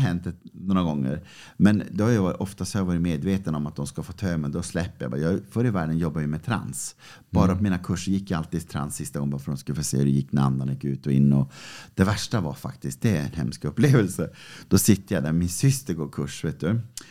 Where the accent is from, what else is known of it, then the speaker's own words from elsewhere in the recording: Norrbotten County, Sweden; jag är fortfarande tjurskallig norrbottning.